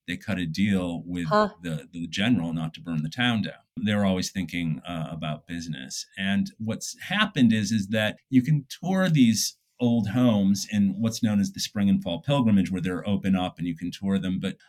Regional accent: Detroit, Michigan, United States; I grew up in Detroit.

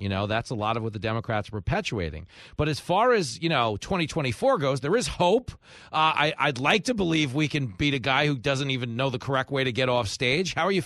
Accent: New York, United States; It's like me growing up in New York.

